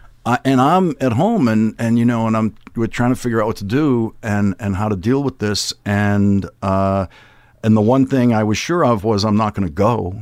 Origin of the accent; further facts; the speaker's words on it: Boston, Massachusetts, United States; I grew up in Dorchester, which is above where my father grew up.